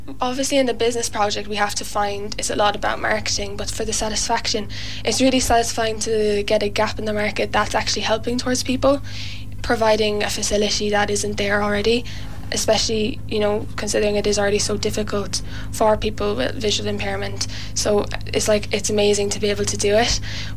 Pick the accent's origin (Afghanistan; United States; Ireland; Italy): Ireland; Listowel, Munster; We're all from Presistole, and it's a great team, honestly.